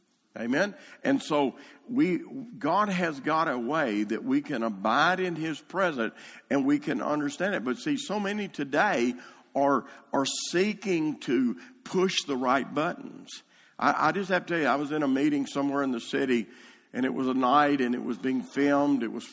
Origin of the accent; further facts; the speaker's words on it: the South, United States; Because how many of you know we don't speak English here, we speak American. Especially if we're from the South.